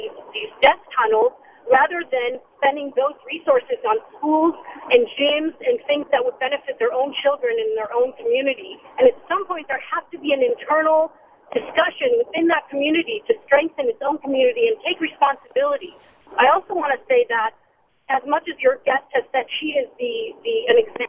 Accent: Israel; I am originally from Israel, dual citizen

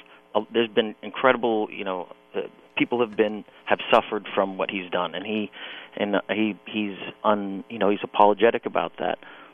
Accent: Los Angeles, California, United States; I growing up in Los Angeles and having a lot of friends that are actors

